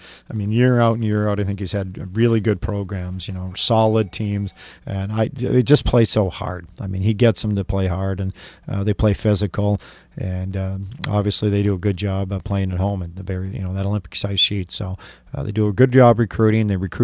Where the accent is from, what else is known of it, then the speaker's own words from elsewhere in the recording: Vancouver, British Columbia, Canada; born there; Well, I was born in Vancouver.